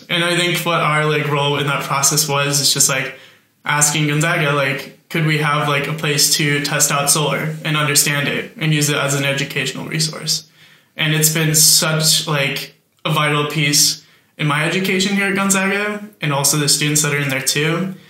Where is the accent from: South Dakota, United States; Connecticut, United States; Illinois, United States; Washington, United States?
Washington, United States; Yakima; Yeah, I'm from Yakima, Washington, also known as the Palm Springs of Washington. It's the desert.